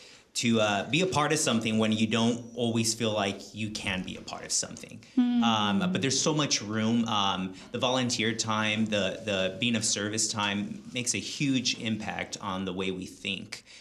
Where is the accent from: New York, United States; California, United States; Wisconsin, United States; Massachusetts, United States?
California, United States; Monrovia; now in Napa, United States; I'm from South California. I grew up in the city of Monrovia, San Gabriel Valley areas.